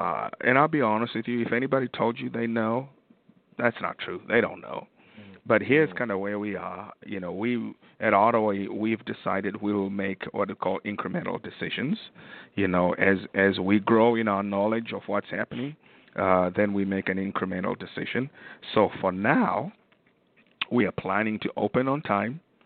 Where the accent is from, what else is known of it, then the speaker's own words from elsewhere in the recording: Zimbabwe; So when somebody found out that I was from Zimbabwe, they said, oh, we want to introduce you to someone.